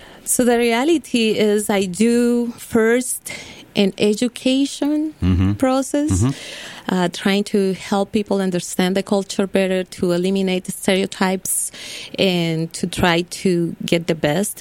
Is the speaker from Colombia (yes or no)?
yes; Colombia; I am from the interior. My city is in the mountains. It's about 1.5 miles up.